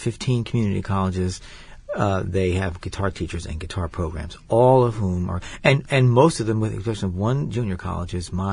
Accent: New York City, New York, United States; I am from New York City, that's right.

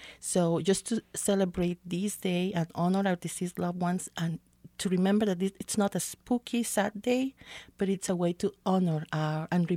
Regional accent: Veracruz, Mexico; I'm originally from Mexico, from the Gulf Coast, the state of Veracruz.

